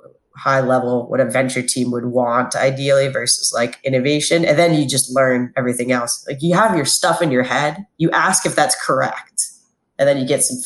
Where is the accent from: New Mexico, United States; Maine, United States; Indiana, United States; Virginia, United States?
Virginia, United States; So I grew up in Northern Virginia. So been there all my life. Bounced around.